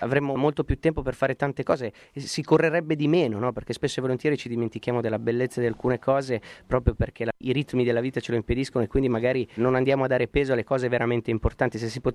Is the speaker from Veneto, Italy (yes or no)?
no; Lombardy, Italy; accent: Milanese; Sono di origini campane calabresi, sono un uomo del sud nonostante ho l'accento milanese.